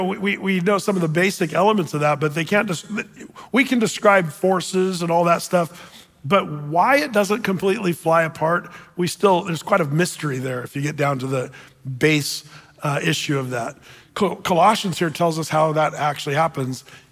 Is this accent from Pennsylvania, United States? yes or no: no; Oregon, United States; Now, I grew up in Southern Oregon, tell you what.